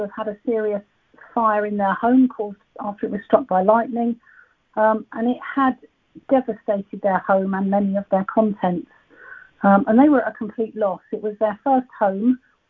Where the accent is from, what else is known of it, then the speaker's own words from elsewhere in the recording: Southampton, South East England, United Kingdom; I took a job with one of the insurers who had offices in my hometown of Southampton.